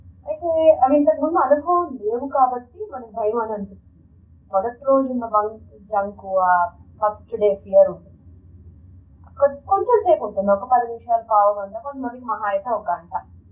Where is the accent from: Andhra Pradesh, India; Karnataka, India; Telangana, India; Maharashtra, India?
Karnataka, India; Bengaluru; First time మా ఊరు బెంగళూరులో వెళ్ళడం అనేది చాలా భయంగా ఉంది.